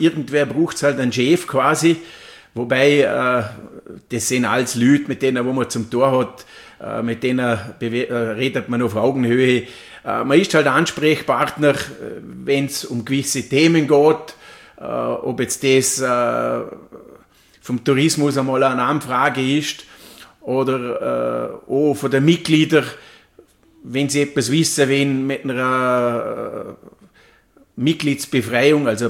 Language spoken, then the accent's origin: German; Bartholomäberg, Vorarlberg, Austria; Ich komme aus dem Cancier, das ist ein Ortsteil vom Bartholomäberg, Sonnenbalkon